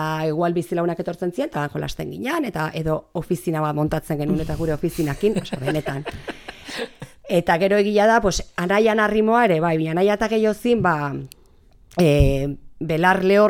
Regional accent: Lezo, Basque Country, Spain; nik nire haurtzaroa eramaten hau, batez ere kokatzen dut etxean, Lezotin

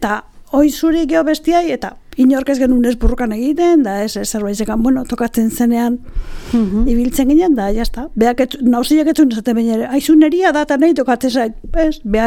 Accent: Zestoa, Basque Country, Spain; born there; Iraetan, ila inork ez dut ezautzen nun dagoen.

